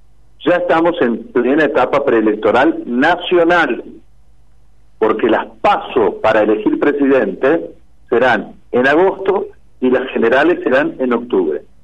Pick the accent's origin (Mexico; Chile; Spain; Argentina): Argentina; los únicos que pagamos el pato de todo esto somos el pueblo argentino